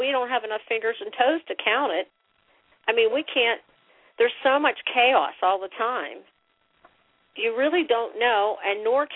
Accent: United States; Well, I didn't vote for it, but I guess I'm part of the problem because I'm an American.

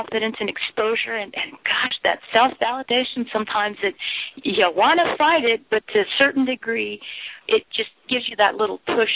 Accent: United States; I'm like, I'm from America. You know, I'm American.

